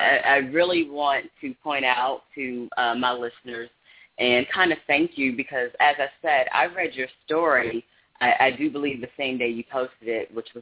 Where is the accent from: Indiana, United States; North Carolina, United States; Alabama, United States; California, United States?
North Carolina, United States; Raleigh; as a fellow North Carolinian, I'm from Raleigh, graduate of UNC Chapel Hill